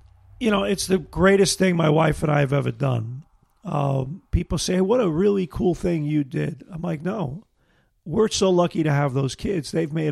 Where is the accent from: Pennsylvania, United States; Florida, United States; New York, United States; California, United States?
New York, United States; Brooklyn; My growing up in Brooklyn and playing and coaching, my life has been a cultural mosaic and something I celebrate.